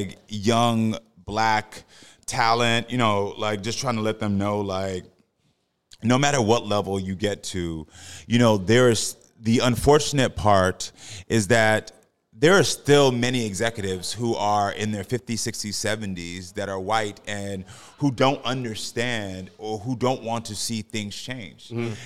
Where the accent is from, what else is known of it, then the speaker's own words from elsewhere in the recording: Jamaica; for me as a black gay man, there was times in, you're part Jamaican, so you know I'm Jamaican.